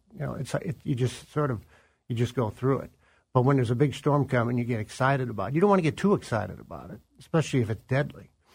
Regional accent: Chicago, Illinois, United States; I used to listen to WLS in Chicago because I grew up in Chicago.

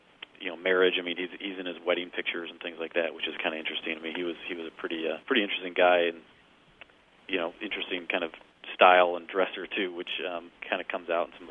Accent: Chicago, Illinois, United States; I grew up in the Chicago area, so we'd often go to the parks

